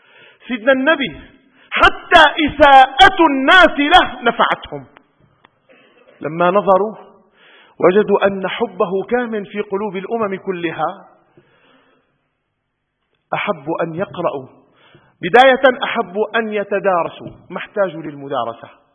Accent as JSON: {"language": "Arabic", "town": "Damascus", "region": "Damascus Governorate", "country": "Syria", "said": "لا أنا شامي، شامي على العرف أنه من دمشق يعني"}